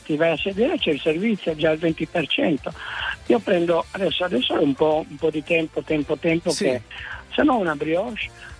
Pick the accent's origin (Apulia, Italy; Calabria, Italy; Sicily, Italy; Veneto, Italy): Sicily, Italy; è una galanteria enorme, sono siciliano